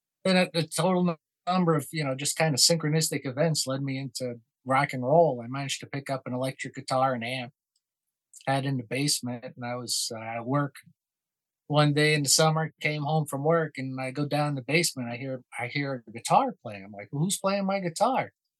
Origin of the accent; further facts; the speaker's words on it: New York, United States; moved away; also born or lived in Brooklyn; Yeah, and I grew up on Long Island.